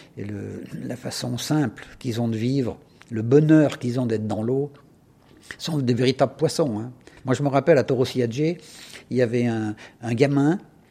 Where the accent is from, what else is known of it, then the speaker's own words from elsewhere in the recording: France; Moi, le moderniste, je connaissais parce que je suis français